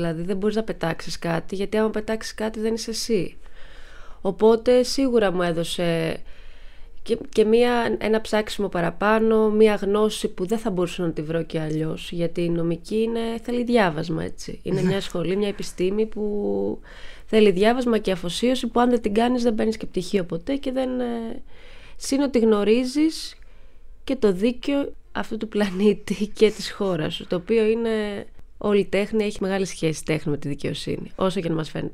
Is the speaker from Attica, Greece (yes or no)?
no; Zakynthos, Ionian Islands, Greece; born there; Γεννήθηκα στη Ζάκυνθο.